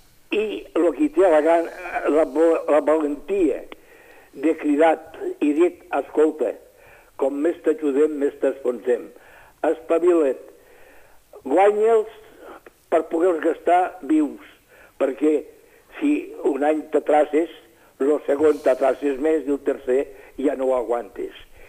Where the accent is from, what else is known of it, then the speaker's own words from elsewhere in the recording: Catalonia, Spain; I la primera cosa que hem de voler, com a catalans, ara parlo com a català